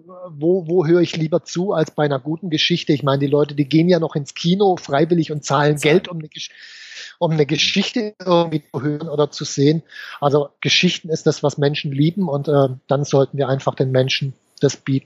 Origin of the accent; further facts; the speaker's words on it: Baden-Württemberg, Germany; ich darf das als Schwabe auch sagen, weil ich bin auch Schwabe.